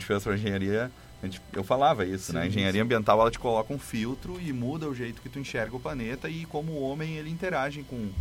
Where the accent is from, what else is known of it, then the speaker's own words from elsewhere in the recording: Brazil; E ao mesmo tempo eu percebia que certos conhecimentos os meus colegas portugueses não tinham e eu como brasileiro conseguia suprir, né, durante a aula, durante o desenvolvimento dos projetos, enfim.